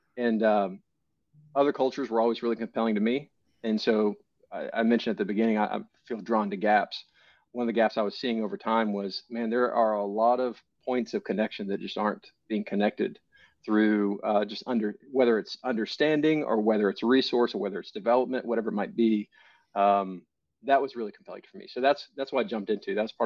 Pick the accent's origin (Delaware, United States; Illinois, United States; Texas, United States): Texas, United States; Plano; I didn't grow up on a ranch. I grew up in Plano, Texas. So I'm a Texas boy, but I didn't ride a horse maybe more than five times my entire life